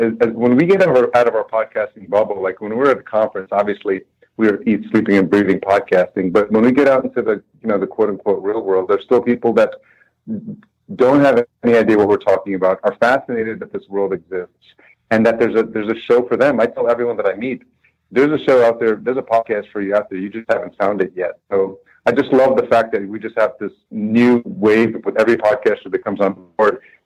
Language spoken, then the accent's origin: English; Yonkers, New York, United States; now in Minneapolis, United States; I was raised in New York, in a city called Yonkers, which is just outside New York City.